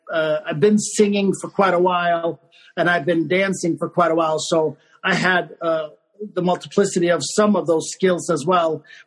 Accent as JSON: {"language": "English", "country": "Sweden", "tie": "born or raised there", "said": "I'm actually born and raised in Sweden."}